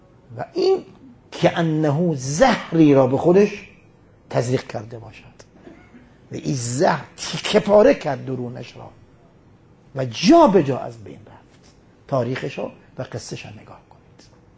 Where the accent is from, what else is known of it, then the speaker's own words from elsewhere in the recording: Qom, Iran; now in Najaf, Iraq; قلتو انا قمی، من از قم هستم، مجاورم بالکوفه فی مسجد امیر مومنین، من اهل قم هستم، بالاخره هجرت کردم آمدم نجف، در کنار مسجد کوفه اونجا هستم.